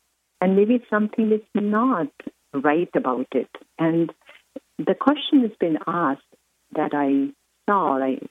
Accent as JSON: {"language": "English", "country": "India", "tie": "born or raised there", "said": "So I was born and raised in India, and I grew up listening to the stories of Gandhi."}